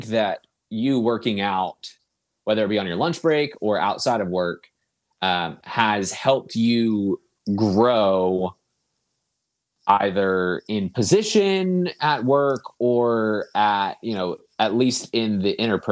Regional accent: Virginia, United States; You know that … is from my hometown, my home area.

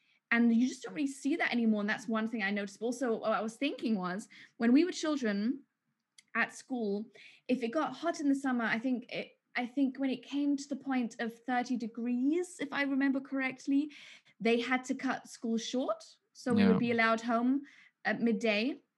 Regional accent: Munich, Bavaria, Germany; now in London, United Kingdom; perspective comes from growing up in Munich, right?

